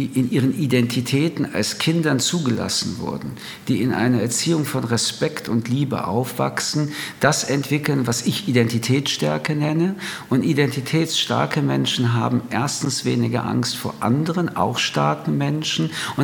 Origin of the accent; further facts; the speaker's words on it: Germany; Ich bin in Deutschland aufgewachsen.